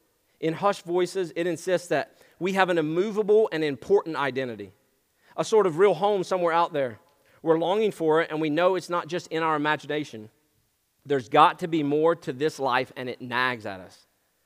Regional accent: Kentucky, United States; So I'm from Kentucky.

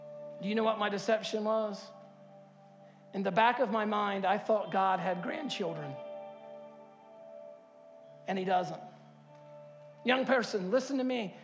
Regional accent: Harkers Island, North Carolina, United States; I'm from Harker's Island. I hardly know English.

